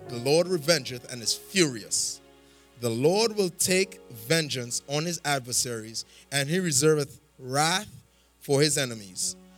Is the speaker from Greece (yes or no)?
no; Trinidad & Tobago; And drieth, man, I'm a Trinidadian. I shouldn't have put all these THs.